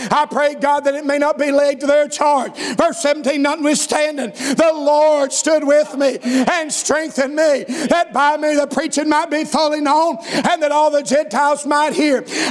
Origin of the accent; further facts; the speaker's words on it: United States; I grew up in Scott County. Forgive my education.